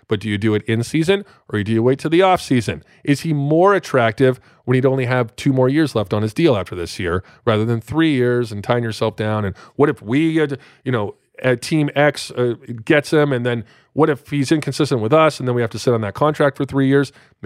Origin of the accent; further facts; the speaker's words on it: London, Ontario, Canada; he's from my hometown in London, Ontario.